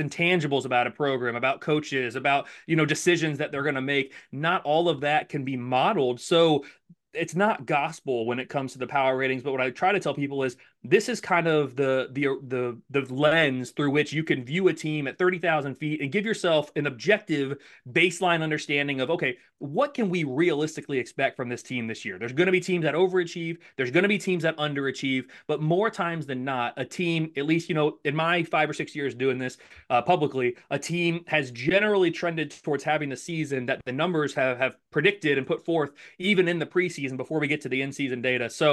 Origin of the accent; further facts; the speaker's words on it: Indianapolis, Indiana, United States; So you mentioned it, you know, I'm from Indiana, Indianapolis, went to Purdue, have been a lifelong Ohio State fan.